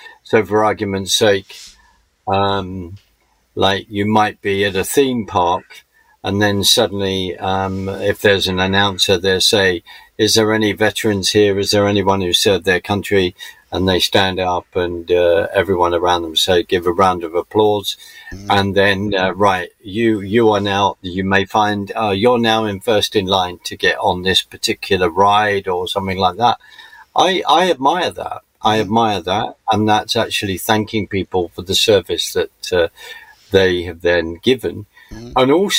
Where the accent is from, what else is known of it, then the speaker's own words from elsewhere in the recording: United Kingdom; because I'm British